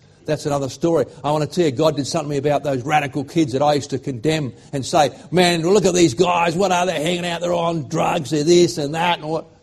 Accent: Australia; because I'm an Aussie guy and I'm a man and I don't cry.

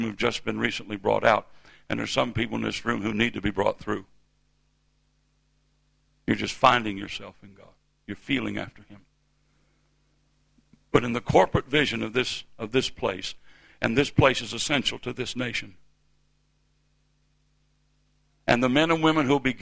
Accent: the South, United States; born there; accent: southern; you know, southern born. You know, I could talk with my southern accent. I could talk like that.

